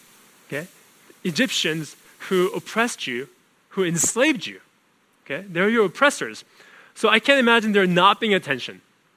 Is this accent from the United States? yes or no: no; South Korea; I remember growing up in Korea when I was in grade school.